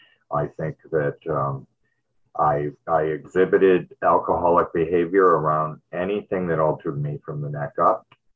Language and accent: English; Detroit, Michigan, United States; born there; I was born in Michigan, Detroit, and it's really cold there, and I was born in the 50s, so I came of age in the 60s and the early 70s.